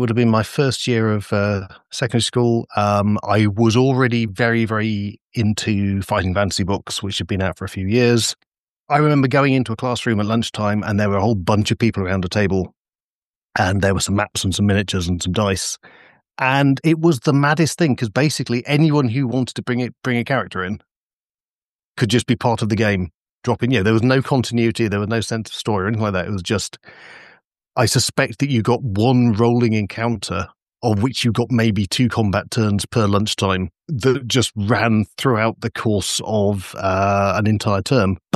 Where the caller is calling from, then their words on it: Leeds, Yorkshire and the Humber, United Kingdom; Probably not that far away. So I'm just outside Leeds.